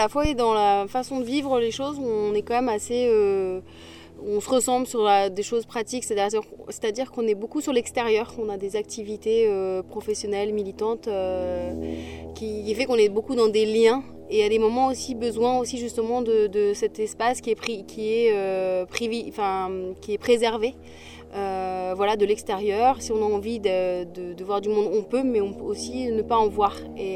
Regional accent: Paris, Île-de-France, France; ça va faire à peu près 8 ans que j'habite dans le Diwa, je suis originaire de Paris

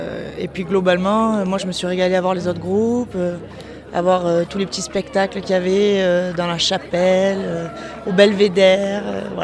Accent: Marseille, Provence-Alpes-Côte d'Azur, France; On est de Marseille.

